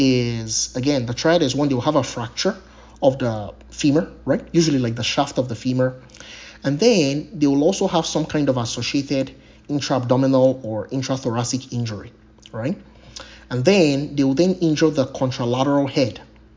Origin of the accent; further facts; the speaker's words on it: Nigeria; Remember, Nigeria was colonized by the British, and I'm from Nigeria.